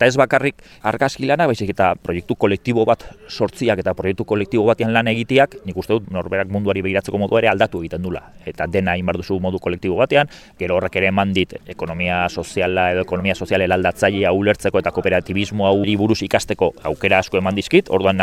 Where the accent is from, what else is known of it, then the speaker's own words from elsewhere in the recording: Hondarribia, Basque Country, Spain; now in Irun, Spain; bueno, ni ondarri bikoa naiz, Irunen bizi naiz